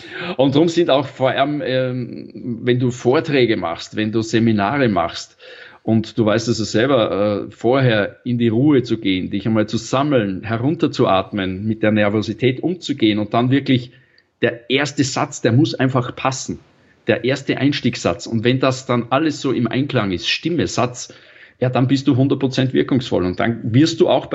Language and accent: German; Salzburg, Austria; Ich bin ein waschechter Salzburger Stierwascher, lebe in der Stadt